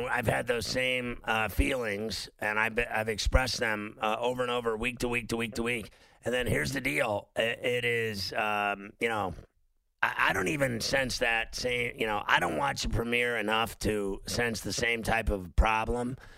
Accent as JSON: {"language": "English", "town": "Chicago", "region": "Illinois", "country": "United States", "tie": "born or raised there", "also_born_or_lived": "Pittsburgh", "said": "So I grew up in Chicago and Pittsburgh. They both suck."}